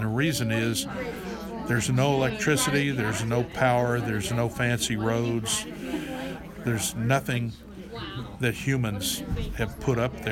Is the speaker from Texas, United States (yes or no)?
yes; Houston, Texas, United States; But I was born and raised in Texas and in Houston, and I've always been able to say it's the best place I've ever been.